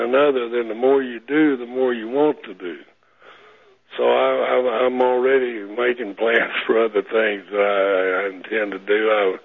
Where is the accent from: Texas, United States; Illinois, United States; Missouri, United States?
Texas, United States; Palestine; born there; also born or lived in Houston; I'm originally. I was born in Palestine. I've lived in Houston for many, many years, and I moved up here to the Hill Country some years ago. Been here about 7 years.